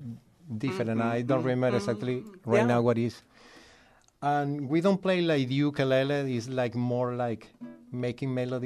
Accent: Venezuela; English is a second language; moved away as an adult; now in Pittsburgh, United States; I came from Venezuela to Carnegie Mellon.

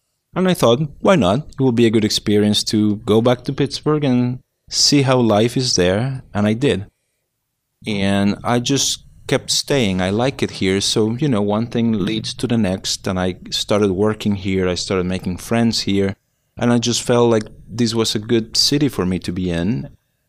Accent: Mexico; moved away as an adult; now in Miami, United States; I am originally from Mexico. Well, I first came to study in Miami when I was 18 years old, and then I went back to Mexico after a few months. I went to school back in Mexico. I finished college, and then I came back when I was in my mid-20s, and I've stayed here ever since.

